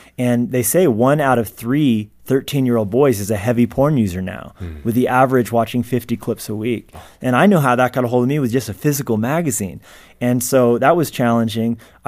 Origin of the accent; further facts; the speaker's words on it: Colorado, United States; Listen, I grew up in Colorado, listened to Focus on the Family as a kid every day driving to school.